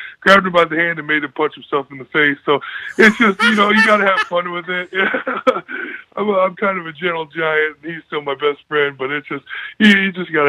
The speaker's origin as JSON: {"language": "English", "town": "Galva", "region": "Illinois", "country": "United States", "tie": "born or raised there", "said": "as you said, I'm from Galva, Illinois, and if you know anything about Galva, we're just a little small farm town. So I grew up working my entire life."}